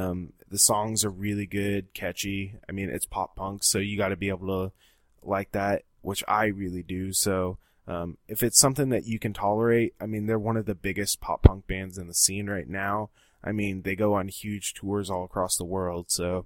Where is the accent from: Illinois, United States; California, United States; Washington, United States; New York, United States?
Washington, United States; And I'm not from the East Coast, but I am from a relatively small town in Washington